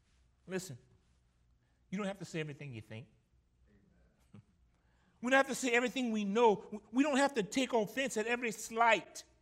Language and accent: English; Gramercy, Louisiana, United States; y'all knew I grew up in Gramercy.